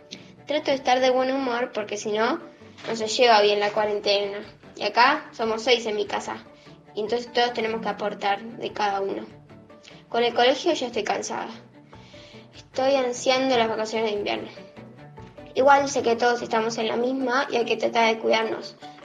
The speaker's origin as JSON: {"language": "Spanish", "region": "Buenos Aires", "country": "Argentina", "said": "soy de Buenos Aires"}